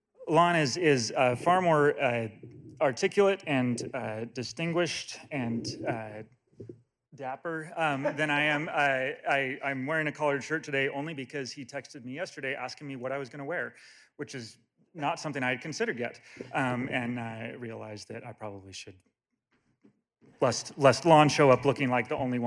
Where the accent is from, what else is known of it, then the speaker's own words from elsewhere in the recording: Klamath Falls, Oregon, United States; I grew up in Klamath Falls, which I think is relevant to kind of the part of the story I think that I can add to a little bit